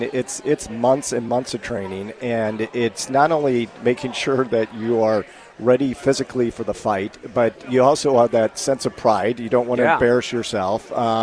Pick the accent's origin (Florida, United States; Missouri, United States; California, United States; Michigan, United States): Missouri, United States; St. Louis; And I born and raised in St. Louis, I spent a little time bouncing around other cities.